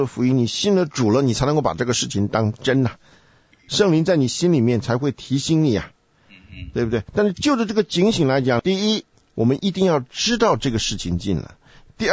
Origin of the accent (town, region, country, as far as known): China